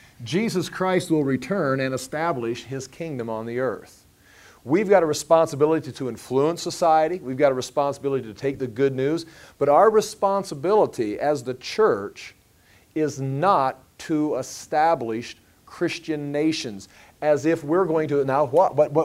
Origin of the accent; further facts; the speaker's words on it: United States; see, I'm also an American. And I'm a citizen of America, and I'm a member of the church.